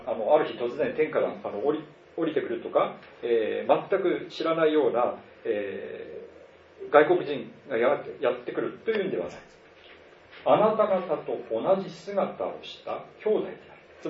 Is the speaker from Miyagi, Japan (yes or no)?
no; Iwate, Japan; 私は岩手出身だから言いますけれども